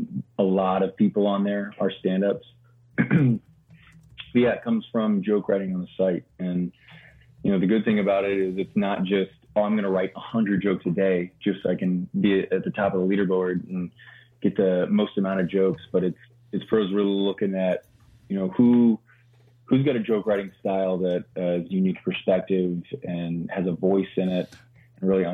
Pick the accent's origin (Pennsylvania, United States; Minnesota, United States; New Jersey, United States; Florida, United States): Florida, United States; I'm from Florida originally, and after college, I just moved up.